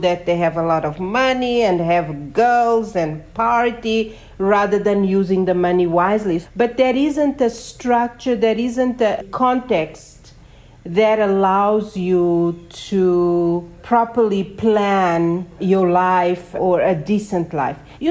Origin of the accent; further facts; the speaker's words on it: Mozambique; Yeah, and I am originally from Mozambique as well.